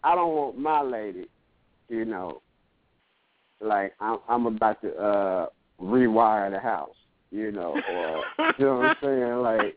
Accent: Gary, Indiana, United States; like I grew up in Gary, Indiana, you know what I'm saying?

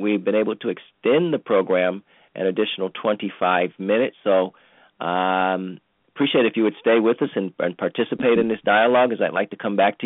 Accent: Cleveland, Ohio, United States; where I grew up in Cleveland, Ohio

